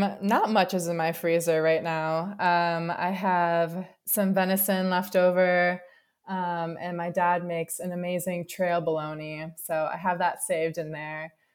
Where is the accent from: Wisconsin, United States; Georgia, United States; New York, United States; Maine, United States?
Wisconsin, United States; So I am from Wisconsin